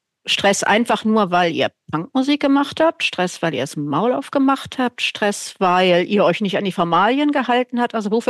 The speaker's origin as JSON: {"language": "German", "region": "West Germany", "country": "Germany", "said": "also als Wessi hat es mich jetzt natürlich nicht so persönlich betroffen"}